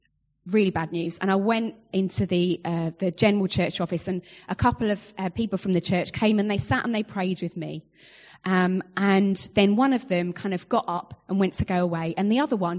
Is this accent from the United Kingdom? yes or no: yes; United Kingdom; Why am I giving you tea bags? Because we're British.